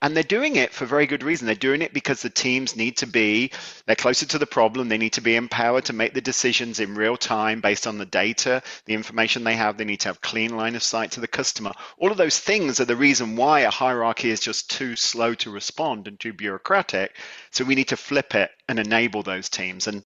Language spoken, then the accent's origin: English; United Kingdom; now in Boston, United States; maybe because we're both British people living in Boston